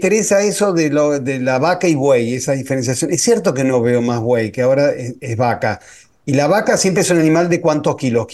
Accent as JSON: {"language": "Spanish", "country": "Argentina", "said": "cuando uno lo lee como argentino, es como les parece rarísimo"}